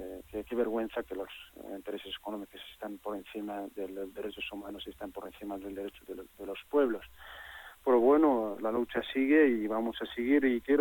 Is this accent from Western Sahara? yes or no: yes; Western Sahara; moved away; llegaremos todos a conseguir un Sahara libre y poder estar en mi país. Pues desde fuera